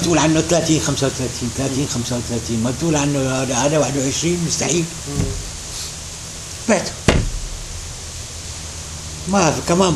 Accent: Syria; moved away as an adult; now in United States; انا ما معي جيت من سوريا تركت عيلتي هني

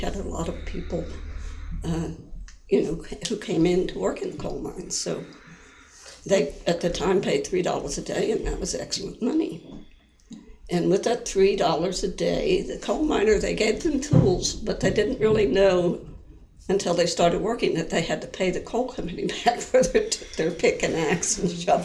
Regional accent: West Virginia, United States; Well, I was born in West Virginia.

